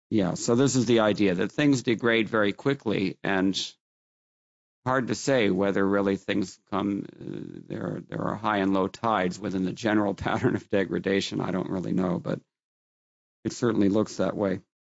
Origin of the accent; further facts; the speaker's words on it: Los Angeles, California, United States; Even when I was a kid, the kinds of things that you see commonly now here in America, I grew up in Los Angeles, you didn't see them.